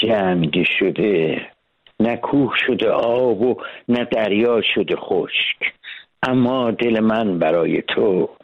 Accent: Iran; moved away

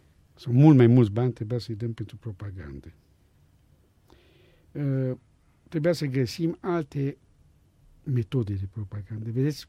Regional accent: Denmark; Romanian is a second language; Eu vin din Danemarca, o țară de 5 milioane de locuitori, 22 de teatre joacă în fiecare seară la Copenhaga.

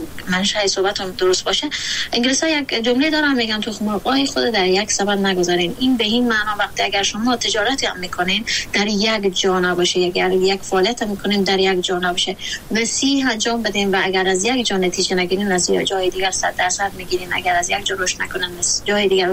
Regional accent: Afghanistan

